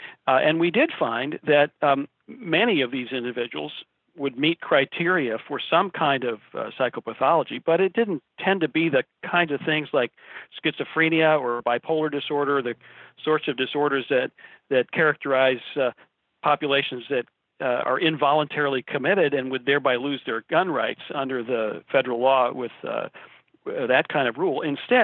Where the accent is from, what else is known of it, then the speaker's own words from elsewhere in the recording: Chapel Hill, North Carolina, United States; who was a very angry man in my hometown in Chapel Hill, North Carolina